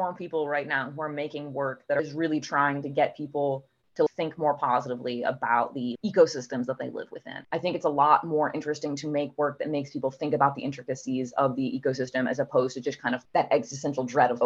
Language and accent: English; Ann Arbor, Michigan, United States; born there; I was born in Ann Arbor, Michigan, and Ann Arbor has like a very strong connection to nature.